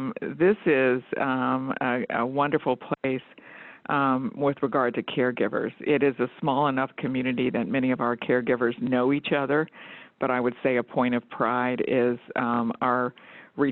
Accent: Ohio, United States; now in Georgia, United States; I actually am a transplant to Georgia. I'm originally from Ohio.

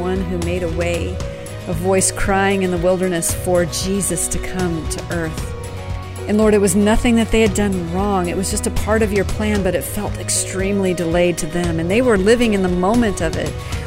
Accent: United States; I mean, I'm an American. I always want results right now, right?

